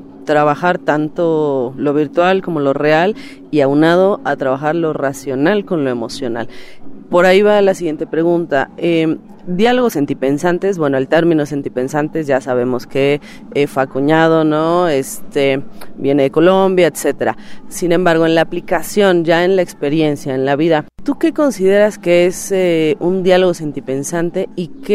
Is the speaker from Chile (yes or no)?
no; Mexico; Yo vengo de una cultura, no sé, por ejemplo, soy mexicana